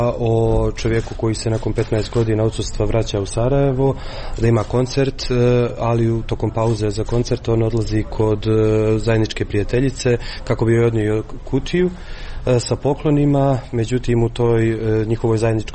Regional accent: Montenegro; Projekat je posebno za mene koji dolazim iz Crne Gore veoma bitan

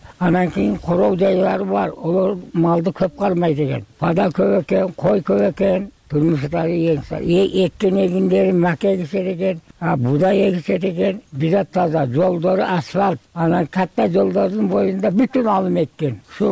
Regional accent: Osh, Osh Region, Kyrgyzstan; мен Оштон болом.

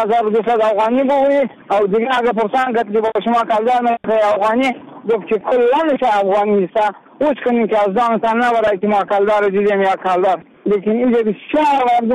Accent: Afghanistan; ما از خدمتگارای افغان هستیم از افغانستان هستیم

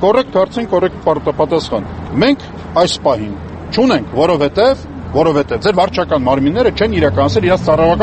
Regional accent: Yerevan, Armenia; որպես Երևանցի

